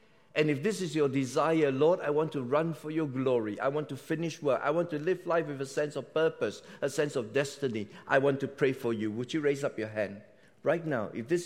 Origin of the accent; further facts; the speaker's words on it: Singapore; Now, I'm a Singaporean. I'm from Asia.